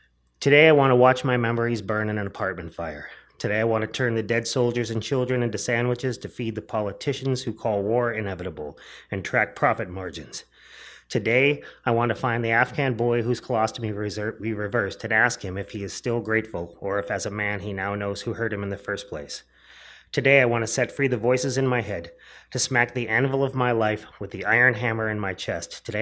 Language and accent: English; Erie, Pennsylvania, United States; I'm from Erie, PA, and we are like the snow capital of the world.